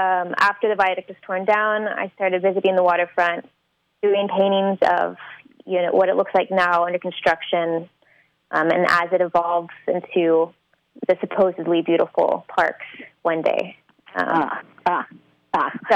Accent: Austin, Texas, United States; now in Seattle, United States; I do. For about 15 years now, I grew up in Austin, Texas.

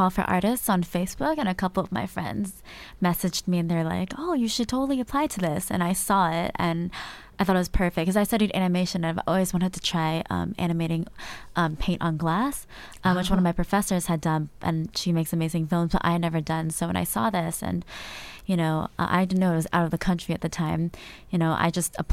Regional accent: San Diego, California, United States; So I'm from San Diego. I'm born and raised in San Diego. I went to school in LA, and now I'm back in San Diego.

